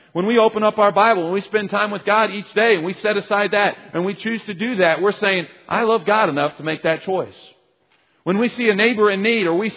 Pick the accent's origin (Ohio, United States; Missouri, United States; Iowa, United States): Missouri, United States; Kansas City; Now, I'm from Kansas City.